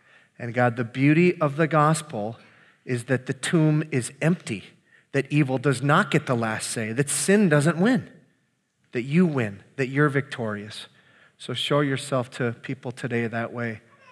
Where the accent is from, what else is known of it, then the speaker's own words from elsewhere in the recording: Minnesota, United States; I'm gonna give you what, for me, and I'm from the Iron Range, so I like to keep things simple.